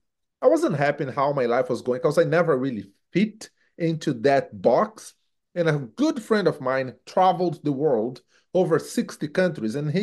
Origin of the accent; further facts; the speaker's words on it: São Paulo, Brazil; English is a second language; now in Canada; So growing up in Brazil, and I came from São Paulo, which is the largest city in the South Hemisphere, and very dynamic city. But I grew up in the hood, like hood.